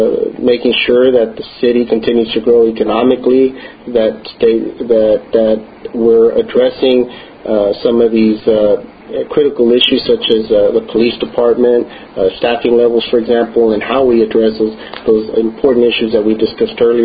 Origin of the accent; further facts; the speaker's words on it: Houston, Texas, United States; I grew up in the Near North Side, but I'm truly a product of the Heights area where I attended the area schools and was raised.